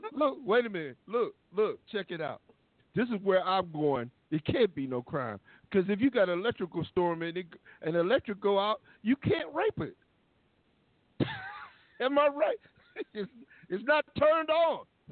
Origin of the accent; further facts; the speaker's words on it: Ohio, United States; I was going for a Golden State, even though I'm from Ohio, and I like LeBron, too, though.